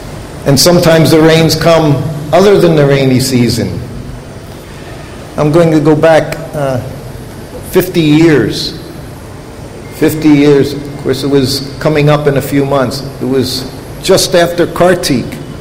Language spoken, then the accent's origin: English; United States; To me, growing up in America, you knew every car.